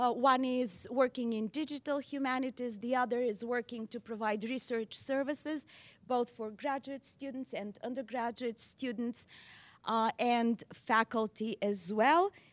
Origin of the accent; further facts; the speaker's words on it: Bulgaria; moved away as an adult; now in Ithaca, United States; So anyway, I come from Bulgaria. I came to Cornell in 91 to do my PhD in drama.